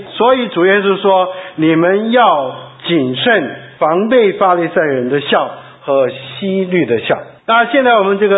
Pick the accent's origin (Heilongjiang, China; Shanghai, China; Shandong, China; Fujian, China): Shandong, China; 我家里我是山东人，是又白又胖